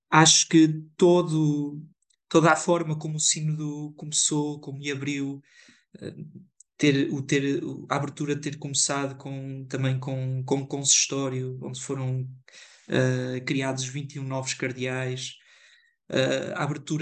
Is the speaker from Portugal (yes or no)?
yes; Figueira da Foz, Coimbra, Portugal; tenho 26 anos, sou natural da Figueira da Foz.